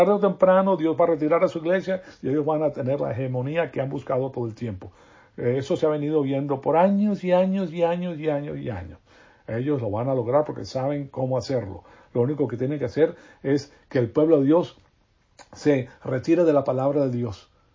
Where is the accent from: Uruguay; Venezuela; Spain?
Venezuela; A mí me fascina Venezuela, me crié en Venezuela, amo a Venezuela, pero, caramba, me doy cuenta, yo estudié en La Salle, en Venezuela